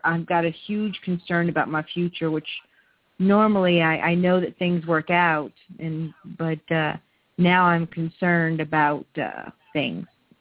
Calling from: Louisiana, United States; from Louisiana.

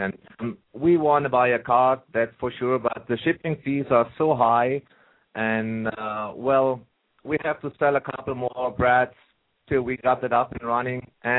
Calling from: Edmonton, Alberta, Canada; Hi, this is … I'm calling from Canada.

